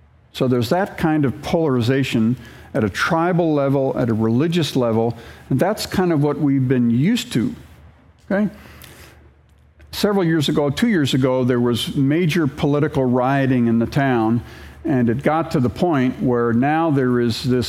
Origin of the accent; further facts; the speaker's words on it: Jos, Plateau, Nigeria; I was born in Jos, grew up in Jos, and went back to Jos and have been there the last 20 years.